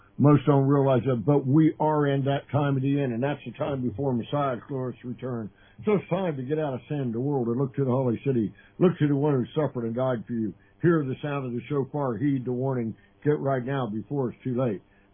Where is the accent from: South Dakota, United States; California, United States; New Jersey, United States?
California, United States; San Jose; born there; By the way, I was born in San Jose, California.